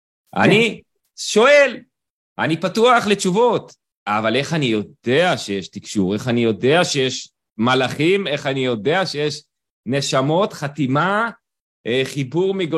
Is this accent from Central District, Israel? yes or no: no; Eilot, Southern District, Israel; אני גדלתי בבית, קיבוצניקי, אפרופו, אני גדלתי באילות, ליד אילת.